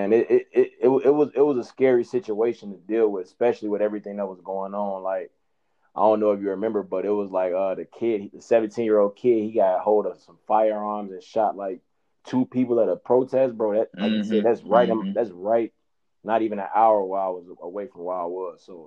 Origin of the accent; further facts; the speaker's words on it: Chicago, Illinois, United States; Cause you know, like you said, I'm from Chicago